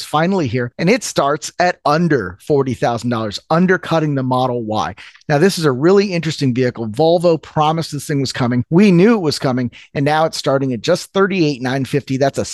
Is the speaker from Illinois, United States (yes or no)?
yes; Chicago, Illinois, United States; ComEd here in my hometown of Chicago